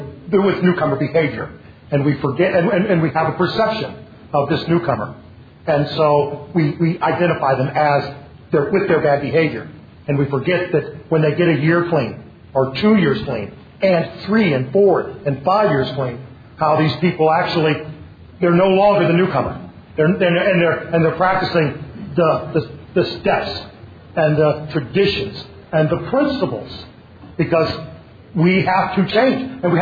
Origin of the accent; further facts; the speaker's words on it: St. Petersburg, Florida, United States; I'm an addict from St. Petersburg, Florida.